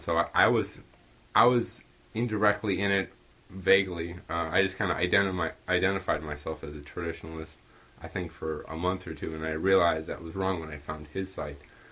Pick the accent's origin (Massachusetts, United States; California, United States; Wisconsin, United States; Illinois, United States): Illinois, United States; I'm 22. I came from Illinois.